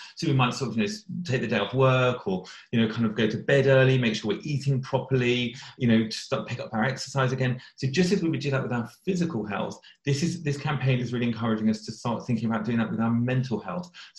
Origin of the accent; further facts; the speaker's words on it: Slough, South East England, United Kingdom; I'm originally from Slough, and which is where all your Mars bars come from.